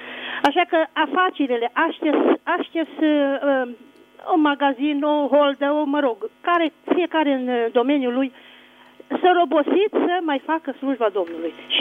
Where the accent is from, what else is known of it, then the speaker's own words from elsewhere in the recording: Arad, Arad County, Romania; sunt din Arad, județul Arad.